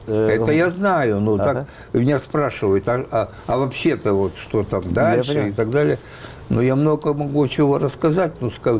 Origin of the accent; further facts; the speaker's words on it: Odesa, Odesa Oblast, Ukraine; moved away; это вот ощущение, что наконец я вырвался из Одессы